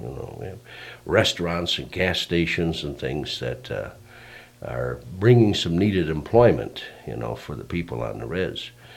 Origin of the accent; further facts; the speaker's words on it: Michigan, United States; I was raised on the Flint Steel River, which flows into Lake Superior. And 20 miles upstream, there was nobody.